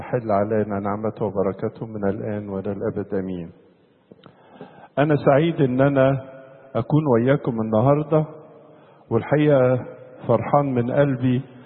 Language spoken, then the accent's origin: Arabic; Egypt; كنتش متخيل ان احنا عندنا في مصر مكان جميل وحلو بهذه الصورة الرائعة